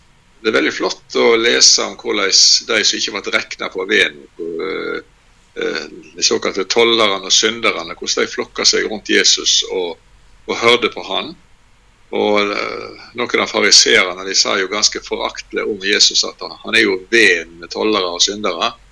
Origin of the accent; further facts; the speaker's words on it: Granvin, Vestland, Norway; Jeg kommer fra Granvin, ja.